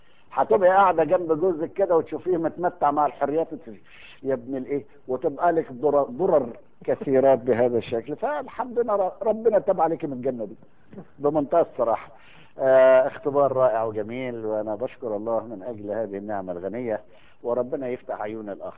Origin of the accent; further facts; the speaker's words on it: Egypt; يعني أنا مش متعود على اللهجات المختلفة العربية، يمكن بتفهمونا احنا بسهولة عشان احنا مصريين